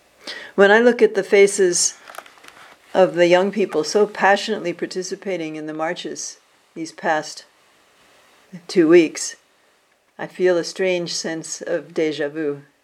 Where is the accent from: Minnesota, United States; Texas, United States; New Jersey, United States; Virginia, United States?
New Jersey, United States; I attended a march and a memorial rally in Trenton, the capital of New Jersey, my home state.